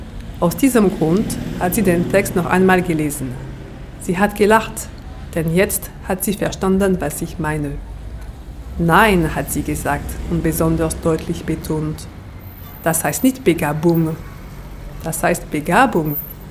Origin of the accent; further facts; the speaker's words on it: France; now in Germany; Ich komme aus Frankreich, wohne aber seit 7 Jahren in Deutschland, weil mein Mann Deutscher ist.